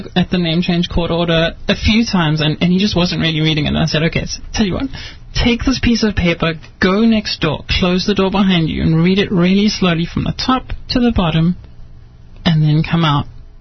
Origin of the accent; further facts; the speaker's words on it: South Africa; Well, because I'm South African